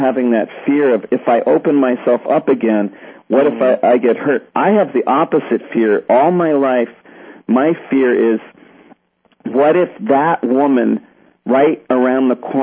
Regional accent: Connecticut, United States; also born or lived in New York City; I was born in New York City, grew up in Connecticut

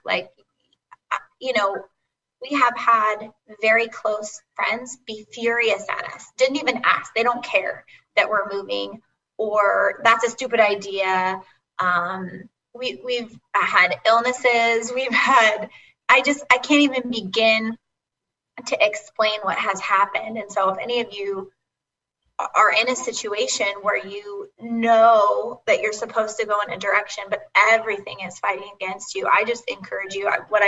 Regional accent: California, United States; And for both Craig and I growing up in California, it's all we know.

